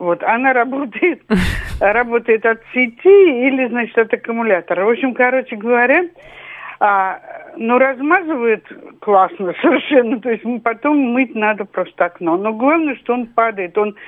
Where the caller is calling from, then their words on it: Moscow, Russia; я из Москвы.